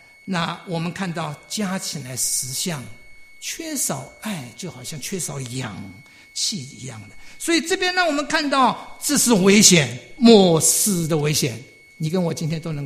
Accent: Shanghai, China; 我小的时候住在上海的时候

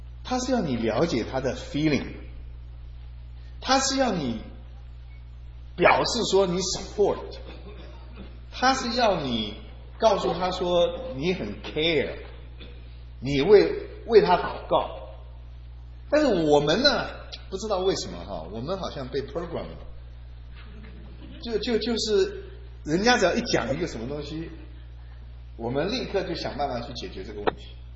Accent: China; 这个养教，我们中国人比较没问题

